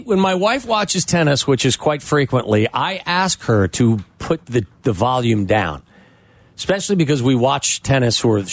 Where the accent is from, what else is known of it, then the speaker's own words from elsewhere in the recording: Chicago, Illinois, United States; also born or lived in Ohio; I'm not going to play for Ohio because I was born there. I'm a Chicagoan.